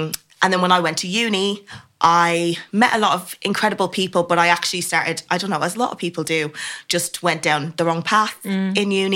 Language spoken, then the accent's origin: English; Dublin, Leinster, Ireland; as I've already said, and I grew up in Ireland, in Dublin, with my mum and my dad and my little sister. And we actually grew up in a Islamic family.